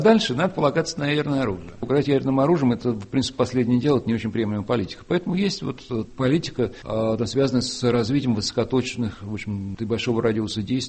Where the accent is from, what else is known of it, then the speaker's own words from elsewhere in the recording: Russia; moved away; я эксперт из России